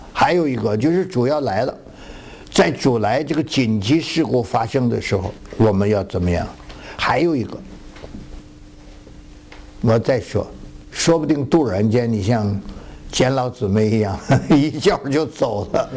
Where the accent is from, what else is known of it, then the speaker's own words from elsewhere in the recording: China; 我们中国人讲忠言什么逆耳